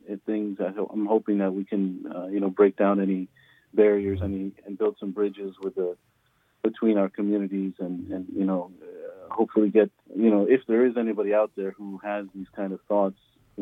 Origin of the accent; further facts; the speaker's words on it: Albany, New York, United States; I grew up in Albany. I went to school in Troy